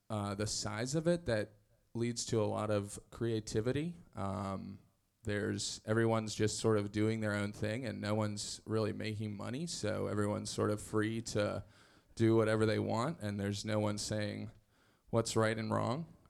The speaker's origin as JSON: {"language": "English", "town": "Front Royal", "region": "Virginia", "country": "United States", "tie": "born or raised there", "said": "all the way from Front Royal, Virginia, it's Mr. Robert Whitehead from my hometown."}